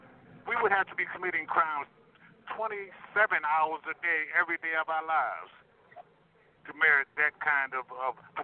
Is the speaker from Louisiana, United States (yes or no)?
no; Philadelphia, Pennsylvania, United States; And I'm 12 years old. I'm not even a teenager. I'm a baby. And I'm from North Philadelphia.